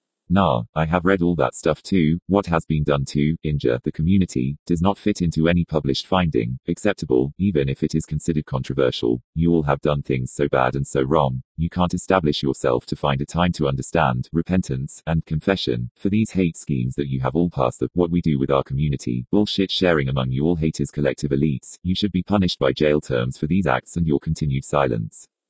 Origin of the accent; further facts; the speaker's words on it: San Bernardino, California, United States; I am left here in my hometown of San Bernardino, repeating cycles of perpetual homelessness